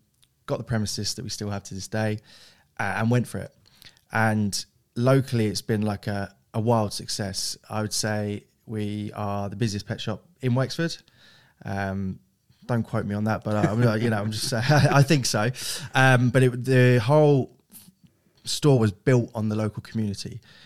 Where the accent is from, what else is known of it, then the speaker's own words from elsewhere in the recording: Hastings, South East England, United Kingdom; accent: English; now in Ireland; Yeah, born and bred in Hastings in East Sussex. Dad's Irish, mum's English. And he wanted to come back to Ireland for a better life.